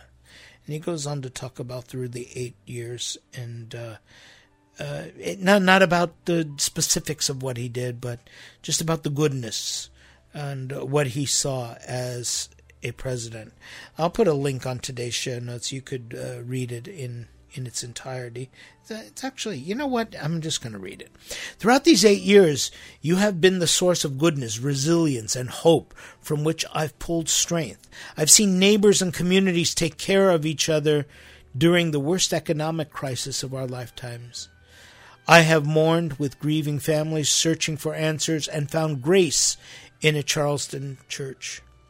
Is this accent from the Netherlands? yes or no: no; Iran; now in United States; I'm an Armenian from Iran, and our children were born here in the United States.